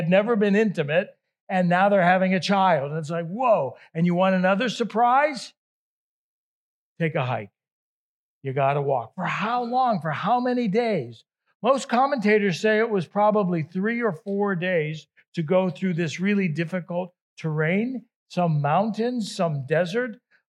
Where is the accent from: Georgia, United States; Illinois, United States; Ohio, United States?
Ohio, United States; born there; also born or lived in Italy; I lived there as a little kid, but I'm sorry, I was born in Trumbull County.